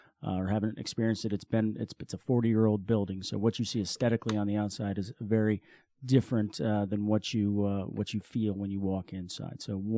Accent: Melbourne, Florida, United States; Yeah, Melbourne's actually my hometown, so

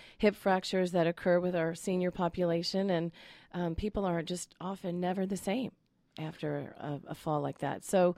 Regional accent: New York, United States; moved away as an adult; No, I'm originally from New York State and went to graduate school in Boston and then moved here in 96.

